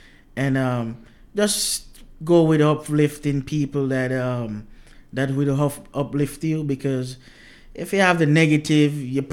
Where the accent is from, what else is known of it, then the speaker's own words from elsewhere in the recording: Jamaica; now in United States; I'm from Jamaica, so I always been on the move. I did a little construction there.